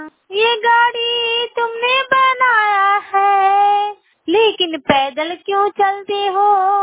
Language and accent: Hindi; Bishanpur Bathua, Bihar, India; मैं बिशनपुर बथुआ पंचायत के रहने वाली हूँ